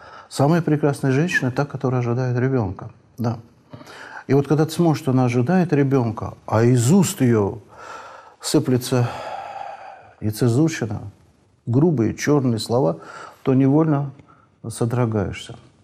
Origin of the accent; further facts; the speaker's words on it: Azerbaijan; А вот у меня на родине очень интересно